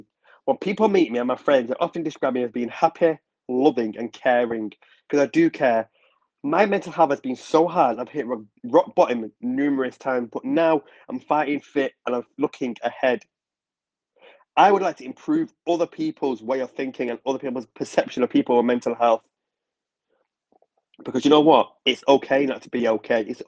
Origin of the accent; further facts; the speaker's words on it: Manchester, North West England, United Kingdom; from Manchester.